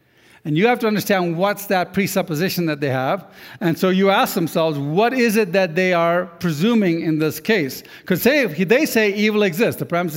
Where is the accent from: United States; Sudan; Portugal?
Sudan; But I grew up in Africa, and the Dinka tribe, the average height is 6'7". I'm not tall in Sudan.